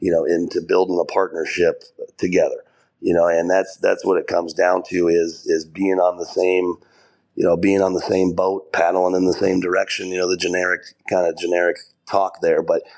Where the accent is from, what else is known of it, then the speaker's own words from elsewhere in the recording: United States; as an American coach